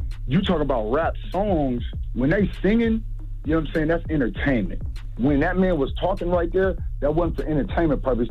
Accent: California, United States; Well, I'm from the Bay. I ain't even from LA.

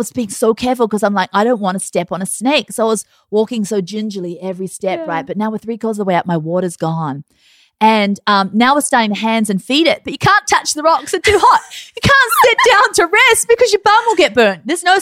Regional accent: Australia; Like I grew up in Australia, but it wasn't like this

